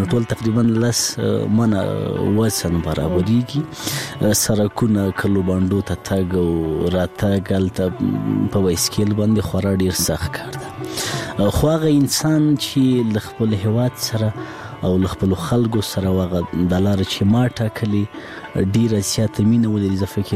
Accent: Laghman, Afghanistan; زه په لغمان کې پیدا سویم، په لغمان کې رالوی سویم، خوانسیم په لغمان کې لوسته

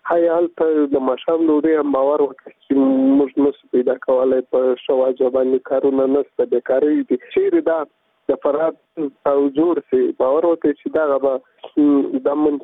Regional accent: Farah, Afghanistan; ځکه چې تاسو موږ د فراه یو

